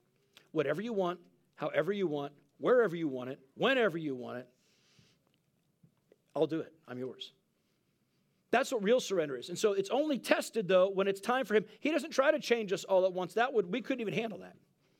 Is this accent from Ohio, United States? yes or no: no; Texas, United States; That's amazing when you're recovering from the South. I'm from Texas.